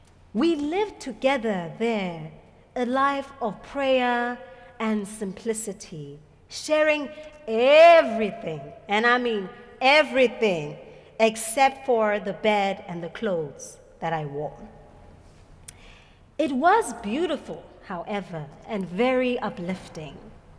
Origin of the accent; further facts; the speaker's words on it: South Africa; when I was in college in Stellenbosch, South Africa, the wine lands of my home country.